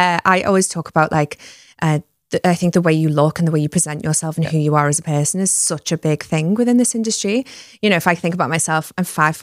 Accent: Liverpool, North West England, United Kingdom; I'm from Liverpool. I grew up like watching the film and being in another Willie Russell show is just like a dream come true.

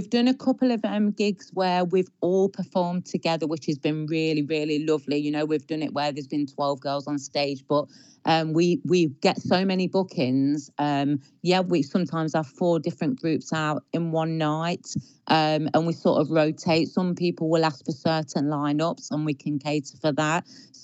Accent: Leicester, East Midlands, United Kingdom; We're a group from Leicester. All the girls are from Leicester.

